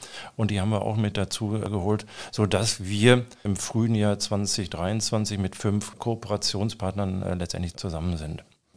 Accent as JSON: {"language": "German", "region": "North Rhine-Westphalia", "country": "Germany", "tie": "born there", "said": "wenn ich als gebürtiger Sauerländer von Stolz spreche"}